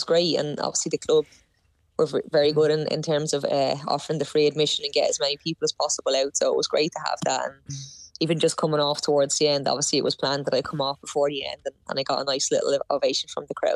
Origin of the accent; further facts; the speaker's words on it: Shankill, Leinster, Ireland; I grew up in Shangana Cliffs in Shankill